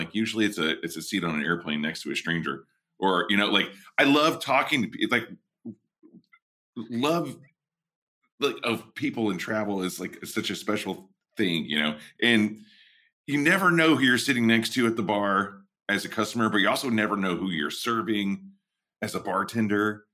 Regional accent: Texas, United States; like growing up in Texas and like we're old state neighbors, you know, we're from the same zone

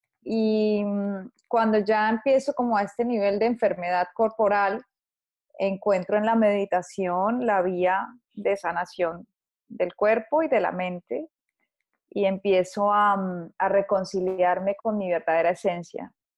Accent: Colombia; born there; Nací en Colombia.

